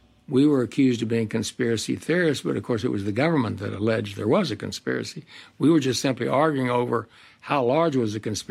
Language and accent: English; Enid, Oklahoma, United States; I think I said I'm from Enid, Oklahoma.